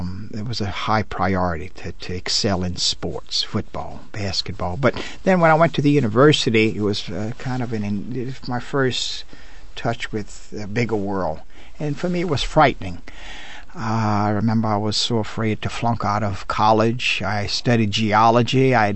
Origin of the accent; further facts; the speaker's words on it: Louisiana, United States; Well, you know, a very traditional setting, a little town, 3,000 people, midway between New Orleans and Baton Rouge, right on the Mississippi River.